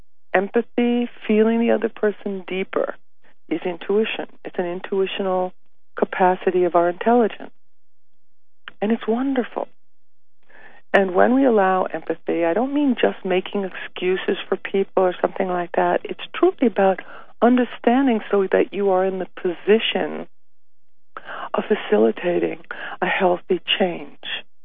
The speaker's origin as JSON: {"language": "English", "region": "New Jersey", "country": "United States", "tie": "born or raised there", "said": "You know, I was raised Irish Catholic, and when I went to Mexico, after being raised Irish Catholic in the East Coast in New Jersey, I went to Mexico"}